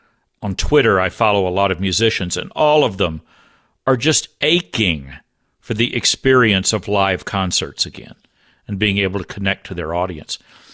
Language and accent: English; Texas, United States; Yeah, there's this old saying, I grew up Southern Baptist in Texas